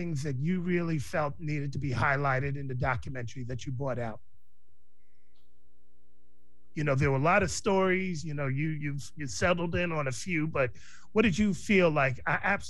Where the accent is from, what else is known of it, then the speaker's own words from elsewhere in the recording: California, United States; somebody, you know, found out that I was from the Bay and was asking me about Bay music